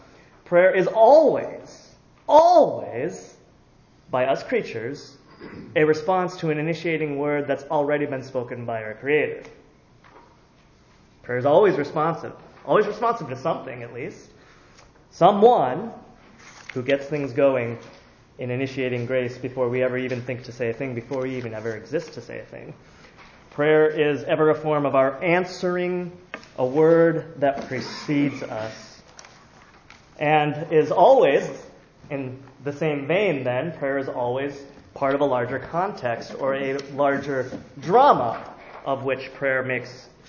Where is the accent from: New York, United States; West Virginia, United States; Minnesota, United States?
Minnesota, United States; also born or lived in Illinois; I grew up in Minnesota. But we lived in Illinois for quite a while before moving back to Minnesota.